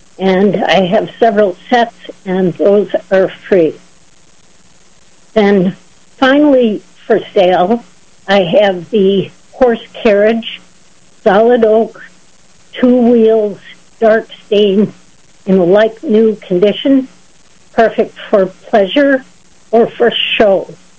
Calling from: Bethany, United States; I'm calling from Bethany.

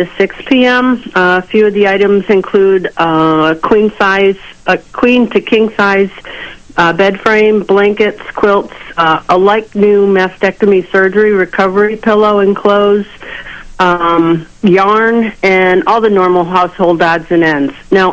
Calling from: Birdsville, New York, United States; Hi, I'm calling from Birdsville, New York.

